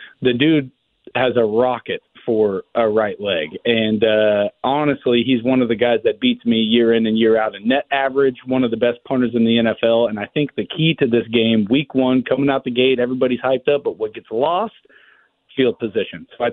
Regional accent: Oklahoma, United States; moved away as an adult; now in Washington, United States; I know I'm born and raised in Oklahoma, but dude, it's almost been a daggum decade and I love it out here.

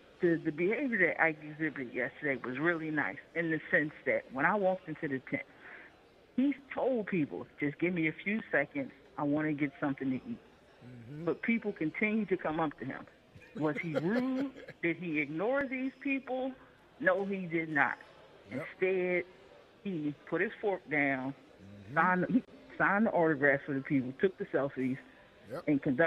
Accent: Georgia, United States; I'm from Georgia, so he was trying to see N'Kobe Dean and Jordan Davis.

